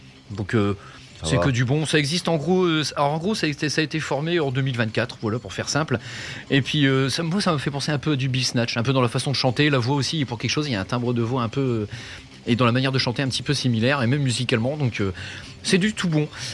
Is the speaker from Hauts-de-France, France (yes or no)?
yes; Hauts-de-France, France; Je suis du Nord, moi.